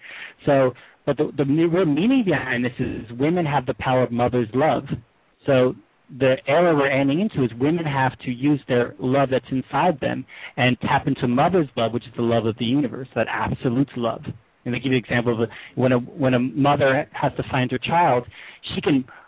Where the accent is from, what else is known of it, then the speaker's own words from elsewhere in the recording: United States; And I'm American, so I love my country, so I'm here, and I'm trying to find a way to share this.